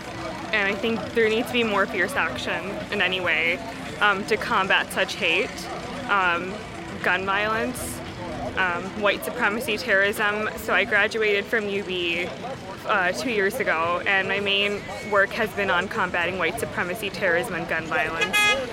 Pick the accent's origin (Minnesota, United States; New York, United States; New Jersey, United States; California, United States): New York, United States; Amherst; I'm from Amherst, New York.